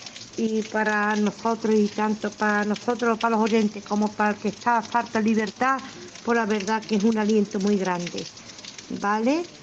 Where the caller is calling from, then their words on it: Utrera, Andalusia, Spain; de Utrera